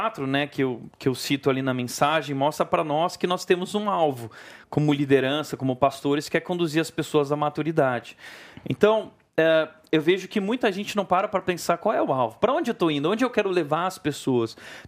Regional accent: Rio Grande do Sul, Brazil; Eu sou gaúcho, sou colorado, né?

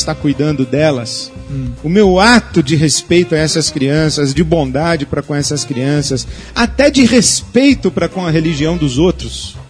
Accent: Rio de Janeiro, Brazil; now in São Paulo, Brazil; Comi muito na infância, porque eu fui criado no Rio de Janeiro, e aqui em São Paulo não tem tanto

